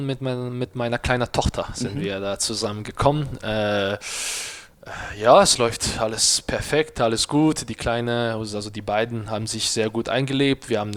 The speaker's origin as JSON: {"language": "German", "region": "Bern", "country": "Switzerland", "tie": "born or raised there", "said": "Und ich bin in Bern aufgewachsen. Bern ist ein deutschsprachiges Kanton."}